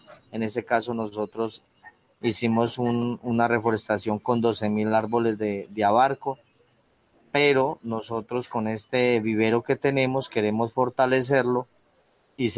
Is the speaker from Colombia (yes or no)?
yes; Caquetá, Colombia; nosotros somos de acá, de Santa Fe, el Caguán. Quedamos sobre la margen derecha del río Caguán. Somos una organización de pequeños productores.